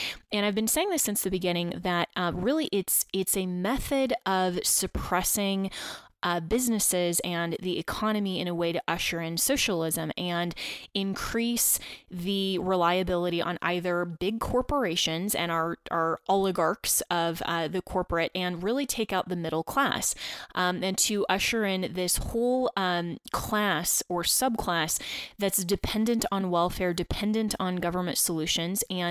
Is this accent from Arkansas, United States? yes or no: no; Colorado, United States; which would put such a significant burden on states like my home state of Colorado, where we have to drive everywhere. You know, when I was growing up, and every time I come back to Colorado, I'm used to driving 45 minutes to get anywhere.